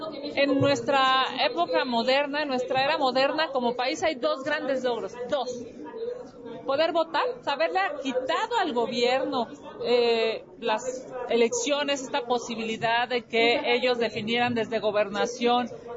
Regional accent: Mexico; Hay dos grandes logros que hemos tenido como mexicanos

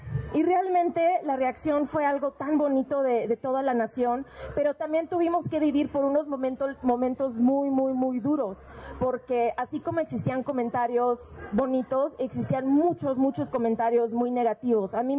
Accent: Mexico; born there; que de niña ni siquiera nací en México, que siempre fui americana

